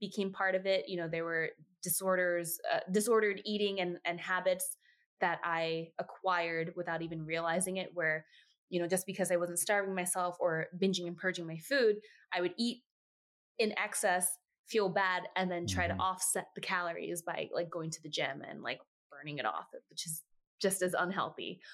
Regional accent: Queens, New York, United States; In Queens, New York.

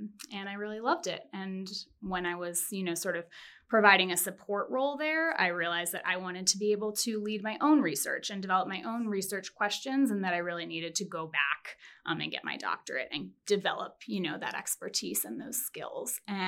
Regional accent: Maryland, United States; That was where I grew up in Maryland.

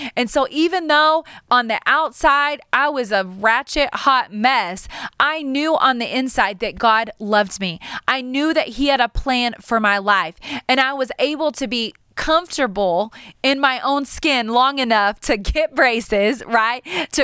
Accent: Hobbs, New Mexico, United States; I was born and raised in Hobbs, New Mexico. I'm surrounded by beautiful Mexicans, y'all.

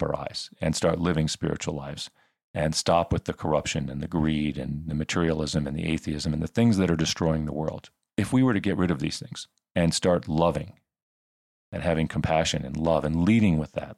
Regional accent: United States; even though I'm American

